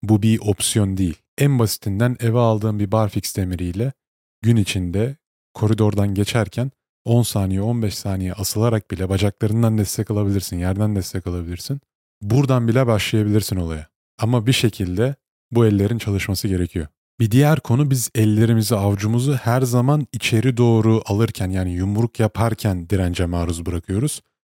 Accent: İzmir, Turkey; Ben İzmirliyim.

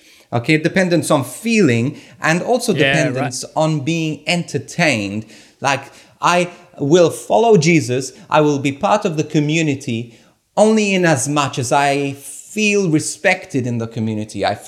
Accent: Malta; my background is that I came from Malta, from a small island in the middle of the Mediterranean Sea. And it's a Catholic country, 98% Catholic.

